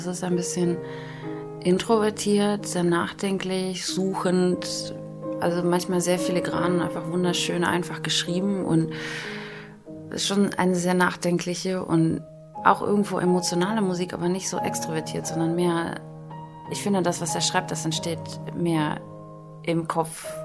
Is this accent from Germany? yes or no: yes; Wuppertal, North Rhine-Westphalia, Germany; also born or lived in Moscow, Russia; Also ich bin in Moskau geboren und habe die ersten 6 Jahre in Moskau gelebt. Und dann 1992 ist meine Familie nach Deutschland gekommen. Also meine Eltern und ich habe noch eine große Schwester. Ist 3 Jahre älter als ich. Und wir sind erstmal nach Wuppertal gezogen. In diese kleine Stadt in Nordrhein-Westfalen.